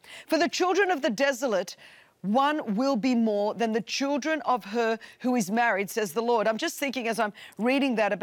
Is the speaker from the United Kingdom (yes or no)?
no; Australia; I love being Australian and saying … because for all my American brethren, they go, "